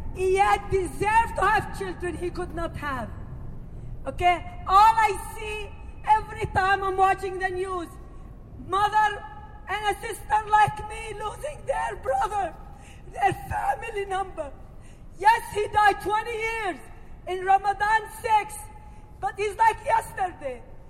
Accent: Nazareth, Northern District, Israel; English is a second language; I am from Nazareth, 1948. Became immigrant to Jenin, 1948. And now still, we're losing our home in Nazareth. We lost our home in Jenin.

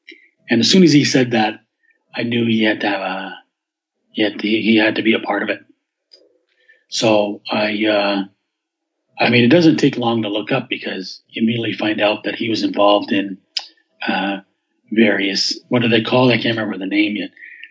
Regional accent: Montreal, Quebec, Canada; born and raised in Montreal. I'm now living back here again after many years away.

